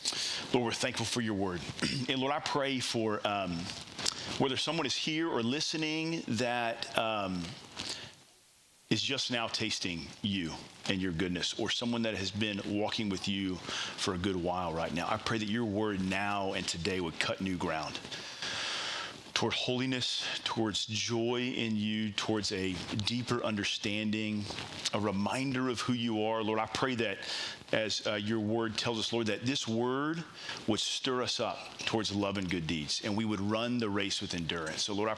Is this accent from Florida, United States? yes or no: no; Texas, United States; Okay, so like, listen, I'm a Texan, and I feel really good about myself for being here, you know?